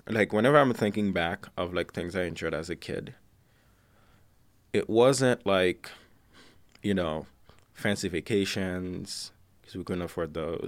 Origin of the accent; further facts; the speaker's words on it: Haiti; like growing up in Haiti, that's helped me stay motivated, it's helped me stay focused.